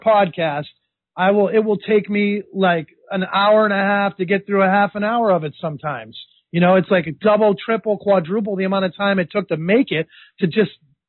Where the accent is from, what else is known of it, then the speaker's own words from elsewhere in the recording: Chatham, New Jersey, United States; I've actually gone up in front of a judge before in my hometown of Chatham, the second richest town in America.